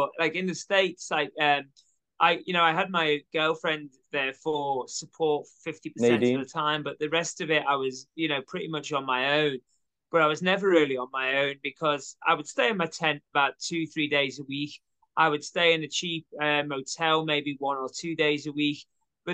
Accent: Liverpool, North West England, United Kingdom; Now, I come from Liverpool, and like that, we've got every city's got the wrong side of its of the tracks.

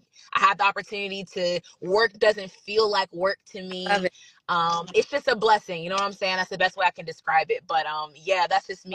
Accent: Georgia, United States; I live about 45 minutes south of Atlanta, and in a city called McDonough, Georgia. I grew up in Henry County

